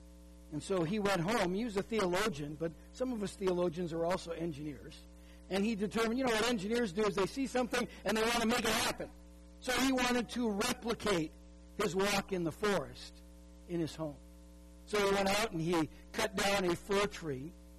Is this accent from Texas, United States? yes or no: no; Minnesota, United States; My wife and I grew up in Minnesota, and there's two things about winter in Minnesota.